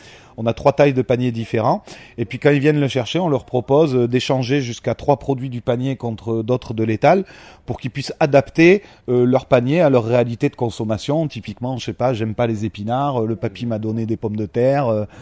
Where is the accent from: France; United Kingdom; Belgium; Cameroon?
France; Montpellier, Occitanie; born there; je suis né ici à Montpellier